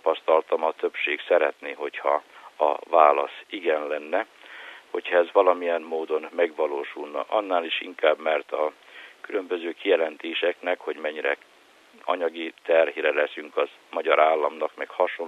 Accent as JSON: {"language": "Hungarian", "country": "Hungary", "said": "éppen mi magyarok vagyunk, ennyire buta nép, mi, akik Verbőci után ugye azt mondjuk, hogy milyen nagy jogászok vagyunk"}